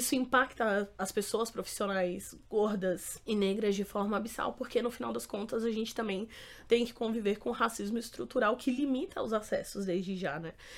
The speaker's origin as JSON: {"language": "Portuguese", "town": "Brasília", "region": "Federal District", "country": "Brazil", "tie": "born or raised there", "lives_now": "São Paulo, Brazil", "said": "Eu tenho 33 anos de idade, sou nascida e criada no Distrito Federal, em Brasília. Moro em São Paulo há 12 anos"}